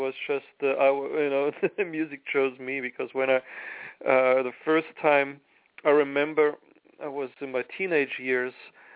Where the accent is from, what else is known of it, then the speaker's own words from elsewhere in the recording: Munich, Bavaria, Germany; I mean, I grew up in Munich, Germany, so if there was a cool station